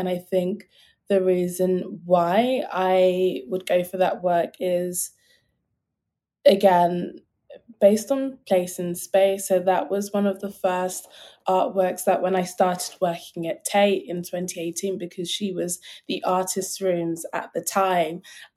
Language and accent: English; Camberwell, London, United Kingdom; I'm actually not from Peckham, but I did go to school in Camberwell and I spent a lot of time in Peckham.